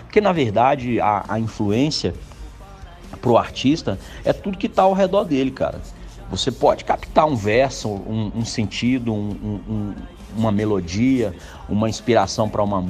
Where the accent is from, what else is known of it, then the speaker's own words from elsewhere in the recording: Brasília, Federal District, Brazil; Eu sou originário do Jardim Ingá, que é um bairro na periferia de Brasília.